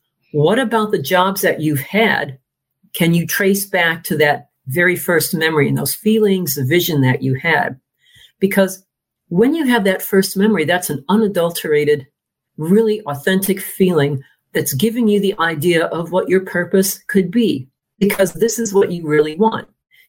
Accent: United States; now in London, United Kingdom; I'm an American, but I've been living in London for 25 years now.

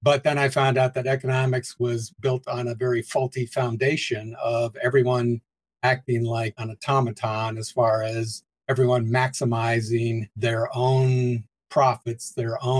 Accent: Mount Lebanon, Pennsylvania, United States; I was born here. One of my brothers was born in Canada. He still lives there. And I grew up in Mount Lebanon.

